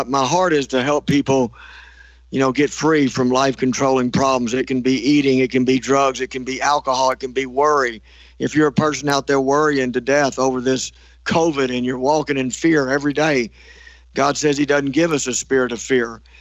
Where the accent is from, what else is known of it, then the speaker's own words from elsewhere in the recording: Texas, United States; moved away as an adult; I was born and raised outside of Houston, Texas. That's where I got into most of my past life and got into some trouble and stuff like that. I love Texas. I'm not there anymore. I moved out of Texas in 1993 and moved up to the Black Hills